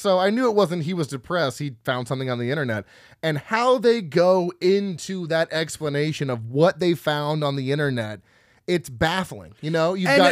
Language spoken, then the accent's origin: English; United States; I'm an American. I don't have Japanese heritage.